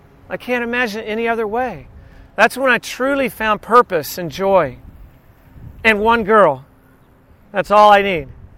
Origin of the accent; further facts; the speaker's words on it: Corpus Christi, Texas, United States; In fact, in my hometown in Corpus Christi, nothing was open on Sunday except for gas stations or a grocery store.